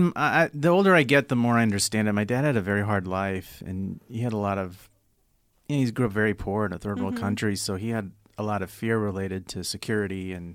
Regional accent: Texas, United States; I grew up in Texas. Went to college in Texas, and then I went to law school in Washington, D.C.

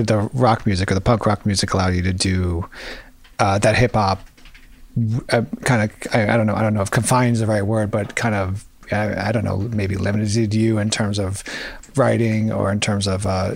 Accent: United States; I think as an American who loves music and who like in the 90s went through this phase of if it was on the radio, I couldn't stand listening to it type thing.

